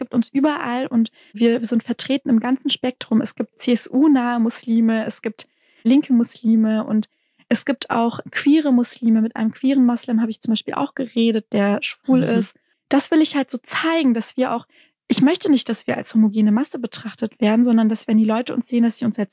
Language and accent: German; Baden-Württemberg, Germany; Und ich sehe mich auch als Baden-Württembergerin oder als Schwäbin.